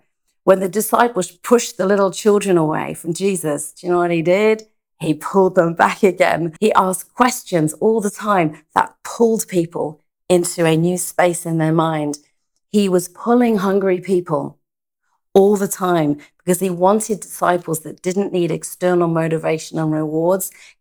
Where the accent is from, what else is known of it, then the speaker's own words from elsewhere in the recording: England, United Kingdom; moved away as an adult; When I moved here from England those years ago, the first few years I really, really wrestled with.